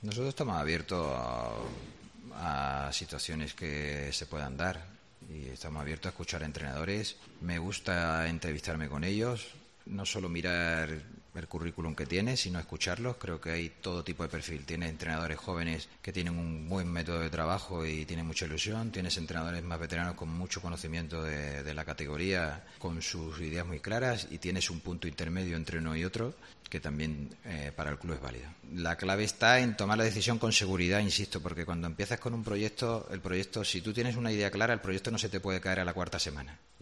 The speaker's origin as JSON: {"language": "Spanish", "town": "Hinojosa del Duque", "region": "Andalusia", "country": "Spain", "tie": "born or raised there", "moved": "yes", "lives_now": "Seville, Spain", "said": "pero yo soy un hombre de retos. Abandono mi pueblo, Hinojosa del Duque, me voy a Sevilla a buscarme la vida."}